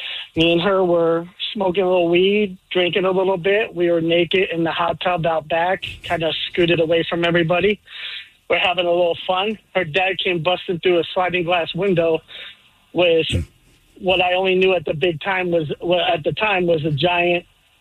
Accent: New York, United States; I'm originally from New York.

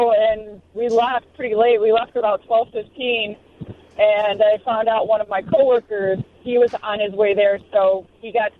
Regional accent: Carpentersville, Illinois, United States; I grew up in Carpentersville.

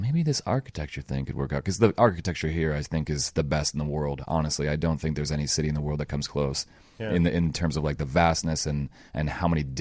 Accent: Littleton, Colorado, United States; also born or lived in Fort Collins; I was born in Fort Collins. I was raised in Littleton, though.

